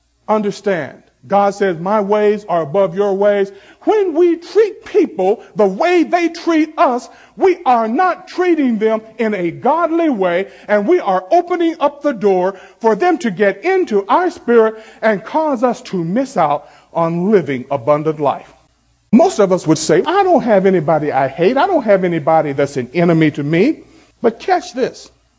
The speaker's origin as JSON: {"language": "English", "region": "the South", "country": "United States", "tie": "born or raised there", "lives_now": "Harrisburg, United States", "said": "You know, I'm from the South. And down South, when I was growing up, you see somebody walking along the street, you would say hi or at least nod to them."}